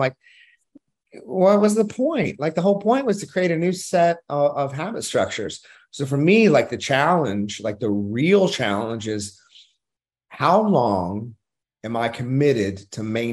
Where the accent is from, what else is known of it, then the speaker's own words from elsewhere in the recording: Oklahoma, United States; And again, I'm from Oklahoma. Like, fun for us is really simple.